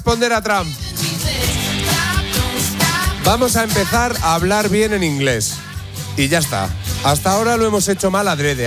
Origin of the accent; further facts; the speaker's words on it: Spain; Y yo, como español que soy, me veo en la obligación de ayudar a nuestro gobierno.